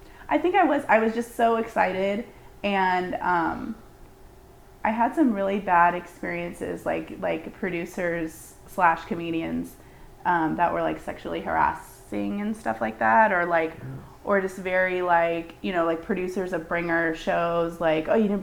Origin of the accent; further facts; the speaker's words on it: California, United States; I'm from the Bay. Like, I started comedy in the Bay Area.